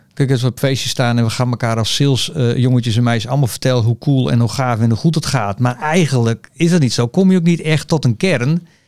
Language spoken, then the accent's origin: Dutch; Sneek, Friesland, Netherlands; also born or lived in Drachten; Opgegroeid in het mooie Sneek.